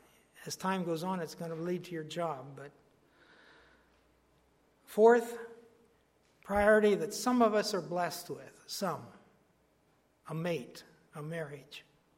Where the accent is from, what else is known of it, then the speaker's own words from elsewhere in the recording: Ohio, United States; We came from Ohio. For 25 years, we went back to Ohio, to our roots, to be with our parents.